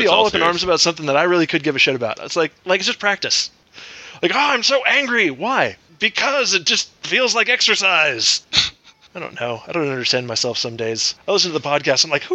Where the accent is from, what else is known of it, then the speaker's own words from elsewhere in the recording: San Diego, California, United States; I love San Diego. I'm from San Diego.